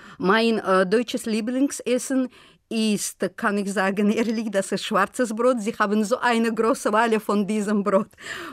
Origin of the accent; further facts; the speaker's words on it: Baku, Azerbaijan; German is a second language; Ich komme aus Aserbaidschan, zwar aus der Hauptstadt von meinem Land, Baku. Baku liegt am Ufer des Kaspischen Meeres.